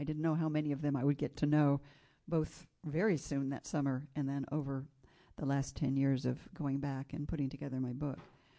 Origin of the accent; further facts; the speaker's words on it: Penngrove, California, United States; My background, I'm from Pengrove. Does anybody know where Pengrove is? Three or four people. Between Petaluma and Santa Rosa in Sonoma County. I came from a low-income rural family